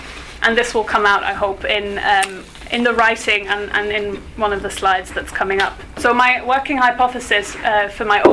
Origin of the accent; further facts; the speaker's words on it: London, United Kingdom; although of course I chose London as one of my sites, which is also my hometown